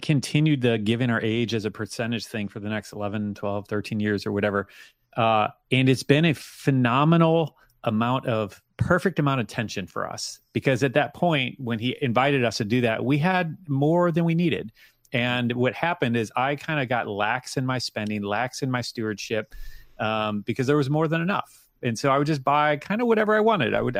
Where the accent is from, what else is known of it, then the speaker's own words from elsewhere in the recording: United States; It's like, well, I'm an American. I want it faster.